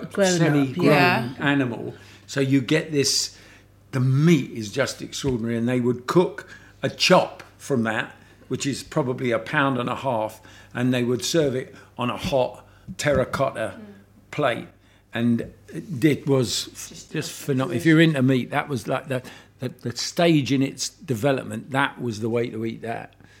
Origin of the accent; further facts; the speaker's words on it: London, United Kingdom; He's from Rome and I'm from London.